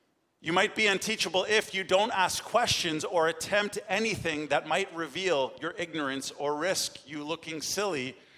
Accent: Canada; well, I'm from Canada. I've been born and raised there, lived there my whole life.

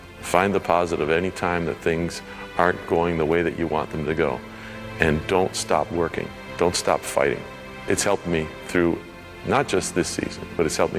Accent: Niagara Falls, Ontario, Canada; The day after, he came to Niagara Falls, my hometown.

